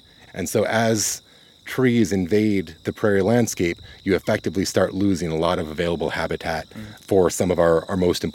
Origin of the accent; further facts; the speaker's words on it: Michigan, United States; I grew up in Michigan, where there wasn't any prairie.